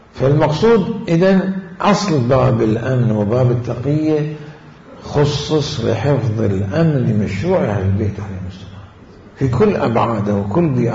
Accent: Najaf, Najaf Governorate, Iraq; سألتني عن النجف وأزقتها وزواياها وأحداثها كواحد نجفي مصلصل.

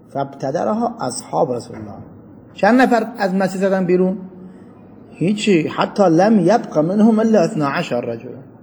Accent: Iran; بابا من بچه ایرانم

